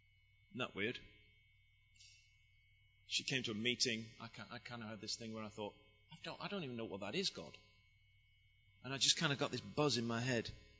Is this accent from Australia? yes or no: no; England, United Kingdom; as thick-skinned and as idiotic as I am, I'm an Englishman, I wear a bow tie.